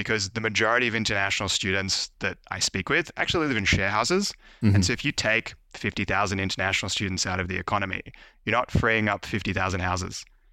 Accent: Australia; born there; I was born in Australia

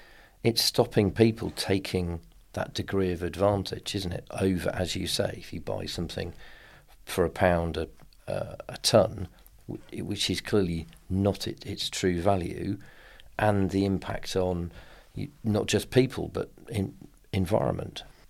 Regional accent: Birmingham, West Midlands, United Kingdom; hi, I'm, you know … I'm calling from Birmingham. And they'd say, Birmingham, I'd say, England.

